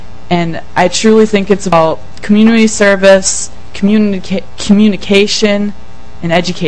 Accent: Sleepy Eye, Minnesota, United States; I'm from Sleepy Eye. I go to Sleepy Eye Public. There's three schools in our town.

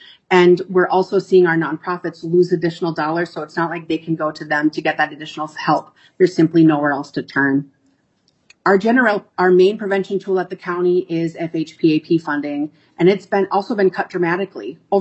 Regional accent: Duluth, Minnesota, United States; But I was born in Duluth, but spent most of my life north and south, so spent much time in both our rural and urban parts of our region.

